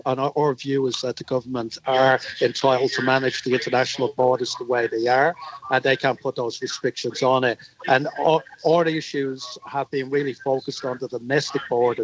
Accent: Ireland; I'm from Ireland originally

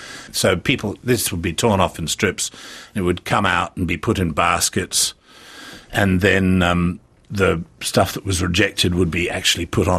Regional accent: England, United Kingdom; accent: English; I went to the Herald and got lost in Sydney and ended up at Harold Park because my English accent was...

